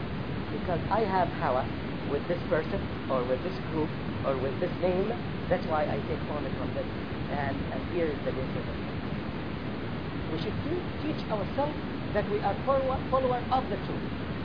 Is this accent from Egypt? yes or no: yes; Egypt; It's not because that I am from Egypt and the scholar that I asked him is Egyptian, so I take his word because he's Egyptian.